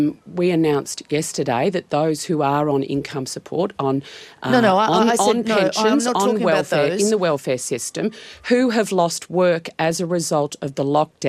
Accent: Victoria, Australia; You know, I'm from Victoria. We know what it's like to be in extended lockdown.

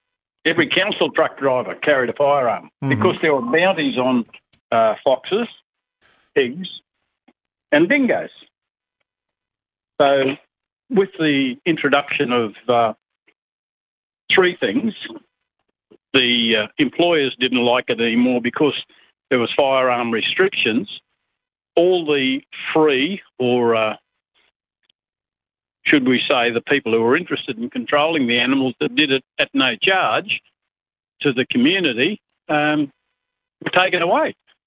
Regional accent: Queensland, Australia; As a lad growing up in Western Queensland

